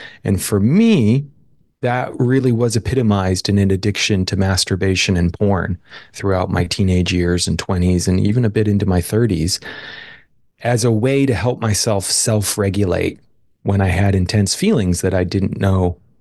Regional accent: United States; So I was raised here in the States in a pretty kind of lower middle class

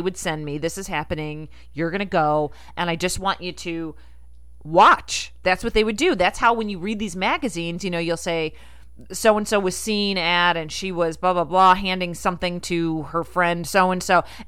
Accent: Rochester, United States; I actually watched the opening of that film in my hometown of Rochester. And I was like, I'm from Rochester.

